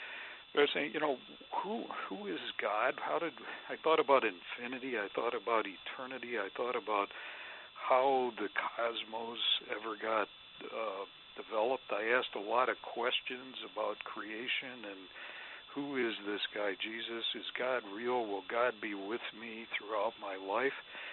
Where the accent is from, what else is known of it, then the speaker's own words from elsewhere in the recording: Michigan, United States; I was raised in Michigan in a lower middle income family